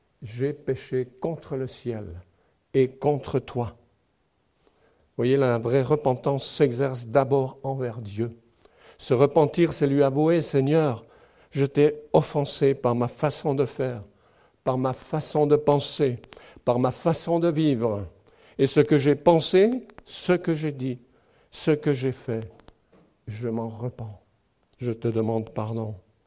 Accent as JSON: {"language": "French", "country": "Switzerland", "tie": "born or raised there", "said": "Chez moi, en Suisse, le cinéma de mon village, où je suis né"}